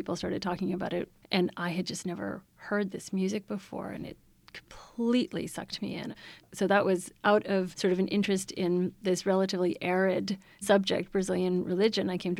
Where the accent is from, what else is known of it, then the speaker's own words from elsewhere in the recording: Edmonton, Alberta, Canada; also born or lived in British Columbia / Montreal; now in United States; I was born in British Columbia. I was raised in Edmonton, Alberta, and I was living in Montreal when I met my American. And that's the reason I now am on this side of the border.